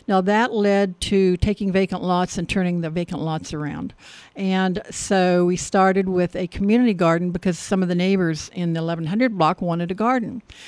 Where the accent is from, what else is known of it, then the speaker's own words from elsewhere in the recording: Coffeyville, Kansas, United States; But Coffeyville has always been my hometown and my beloved hometown, special to me. So 9th Street, especially being my neighborhood, was special.